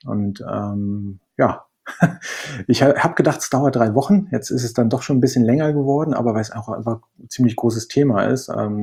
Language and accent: German; Berlin, Germany; moved away as an adult; now in Spain; Ich komme ursprünglich aus Berlin, bin aber vor anderthalb Jahren nach Spanien gezogen.